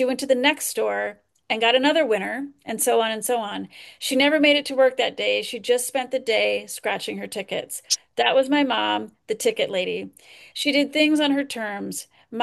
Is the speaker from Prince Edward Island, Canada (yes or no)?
no; Goderich, Ontario, Canada; As a girl growing up in Goderich, this is in Canada, life could be fun.